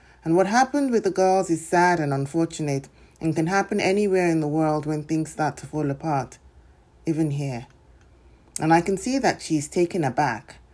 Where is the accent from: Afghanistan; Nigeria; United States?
Nigeria; And I tell her that I am Nigerian and there is no originally in my story and I am still from there.